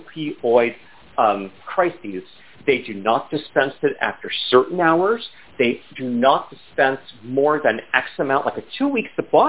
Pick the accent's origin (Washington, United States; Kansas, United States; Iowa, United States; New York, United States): New York, United States; now in Southern California, United States; I'm in SoCal. Okay, I'm from New York. But I'm in SoCal.